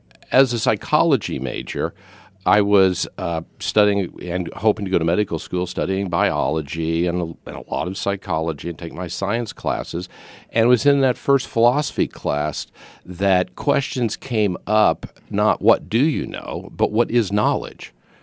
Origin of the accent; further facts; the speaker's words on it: Midwest, United States; now in New York, United States; No, I'm from the Midwest.